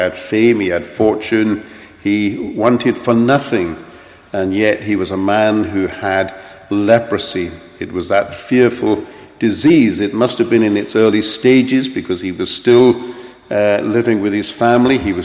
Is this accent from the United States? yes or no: no; London, United Kingdom; I grew up in London, and when you go around the center of London, just as in the center of Edinburgh, there are many fine statues